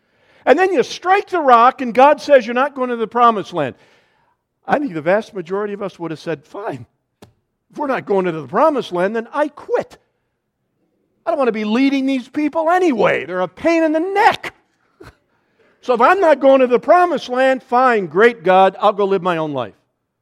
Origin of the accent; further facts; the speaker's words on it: Chicago, Illinois, United States; I'm from Chicago, my wife's from St. Louis.